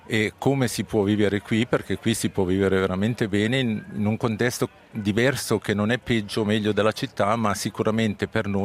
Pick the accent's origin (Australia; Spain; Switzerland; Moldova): Switzerland; Castaneda, Grisons; born there; Io sono nato, sono un calanchino, sono nato a Castaneda e vivo a Santa Maria dal 96